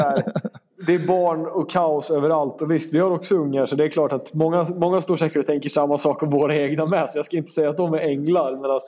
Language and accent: Swedish; Sweden; Jag är ju ganska svensk med det här med att stå i kö och sånt där.